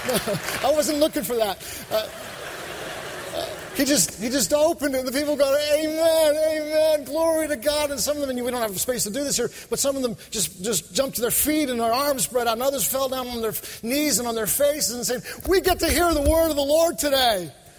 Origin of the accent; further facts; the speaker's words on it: New York, United States; also born or lived in Texas; and I grew up in New York, so I didn't even hardly know what a horse was, let alone how to, wrangling.